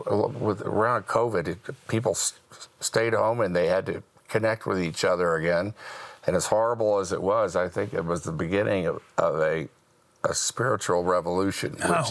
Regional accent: Houston, Texas, United States; Well, I grew up in the Baptist church in Houston.

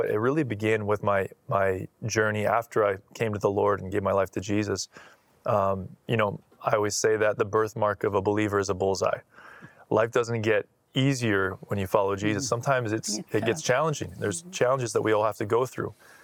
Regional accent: Canada; Especially as a Canadian, we don't get a lot of opportunity like that in America.

